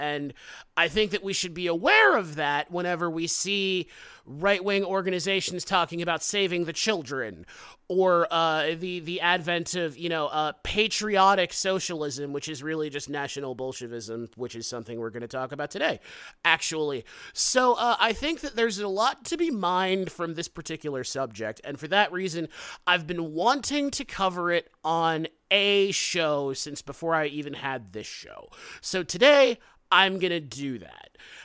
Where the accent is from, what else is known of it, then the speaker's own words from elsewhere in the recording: United States; I think that as an American, the Nazis are sort of prevalent in our historical narrative